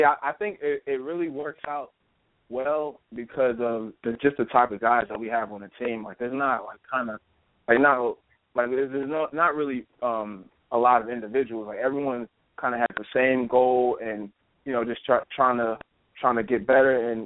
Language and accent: English; New York, United States; just growing up in New York, my favorite team, of course, is the Giants, New York Giants.